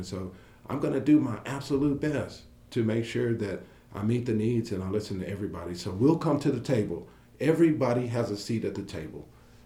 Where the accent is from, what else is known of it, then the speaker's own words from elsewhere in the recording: Lubbock, Texas, United States; I know what they want because I'm from Lubbock. I've been here my entire life, and I know what they need, and I'm going to help them.